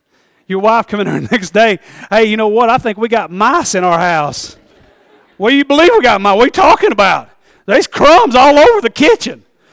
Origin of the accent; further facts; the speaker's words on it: Tennessee, United States; I'm from East Tennessee. I ain't never had no night vision.